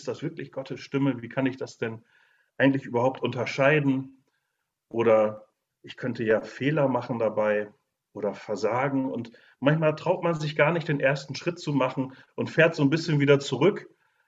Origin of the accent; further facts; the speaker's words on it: Bremen, Germany; auch ich als Bremer, Norddeutsch